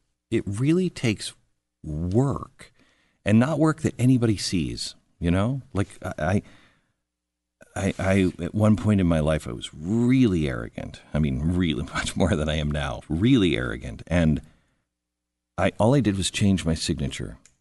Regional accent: Seattle, Washington, United States; moved away as an adult; I moved to the other side of the country. I grew up in Seattle, and I moved to Washington, D.C.

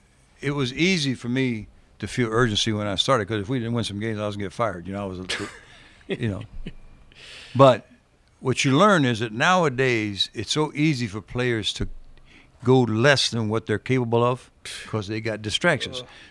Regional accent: Tampa, Florida, United States; born there; I said, man, I was born in Tampa. My dad's taking me to Lang Field.

